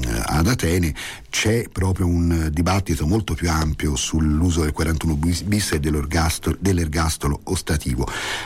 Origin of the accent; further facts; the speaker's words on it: Florence, Tuscany, Italy; ci riguardano, diciamo, come fiorentini e toscani